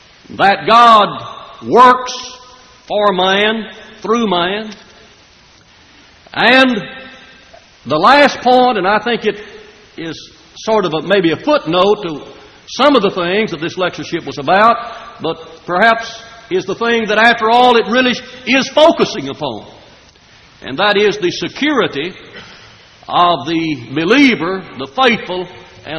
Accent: Kentucky, United States; When I was growing up in West Kentucky, we used to lay the corn by and spend the rest of the summer debating the Baptist.

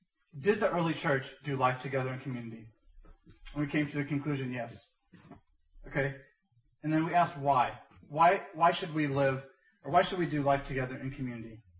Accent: India; from my experience as an Indian, this is very much a cultural tendency.

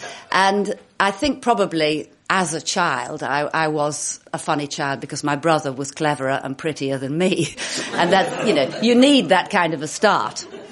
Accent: Hull, Yorkshire and the Humber, United Kingdom; And growing up in Hull, such a funny place. And it's so funny that I should grow up in a place where the telephone was the only private system in England

